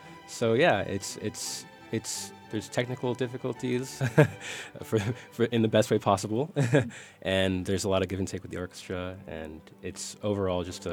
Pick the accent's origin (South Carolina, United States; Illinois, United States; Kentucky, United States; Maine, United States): Illinois, United States; Springfield; also born or lived in Chicago area; Yes, I'm from Springfield. I lived here until I was about 13 years old, and then I moved to the Chicago area.